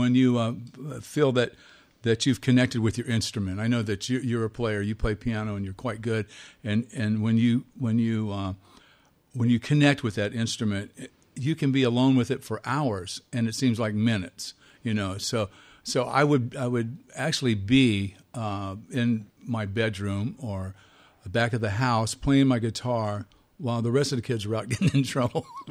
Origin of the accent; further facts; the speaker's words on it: Florida, United States; I'm from Florida, so there's a lot of hurricanes going on right now as we speak. And in my childhood, we grew up just about every other week.